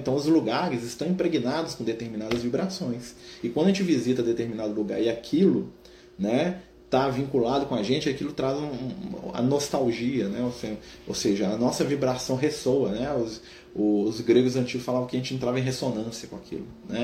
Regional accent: Goiás, Brazil; now in Salvador, Brazil; Sou goiano e moro em Salvador.

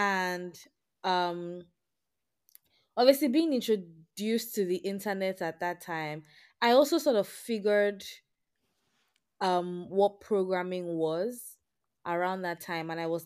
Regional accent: Nigeria; It, but like, I'm Nigerian, I'm in my 20s, I'm a software engineer

